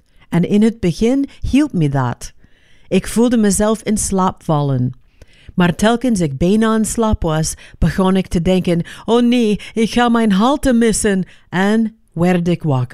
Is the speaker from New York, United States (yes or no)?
no; Los Angeles, California, United States; ik ben opgegroeid in Los Angeles, waar drillboren en politiehelikopters normale geluiden waren.